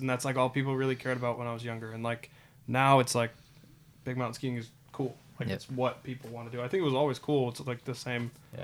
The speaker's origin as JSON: {"language": "English", "region": "East Coast", "country": "United States", "tie": "born or raised there", "said": "growing up on the East Coast, you don't get a lot of powder."}